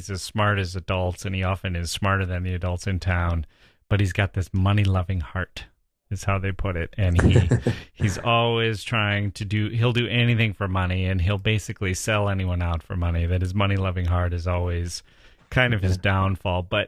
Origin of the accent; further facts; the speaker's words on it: Wisconsin, United States; As you know, I didn't grow up in Manhattan. I grew up in Wisconsin in this small town. We didn't have a lot of money, and so we loaded up on books at the library.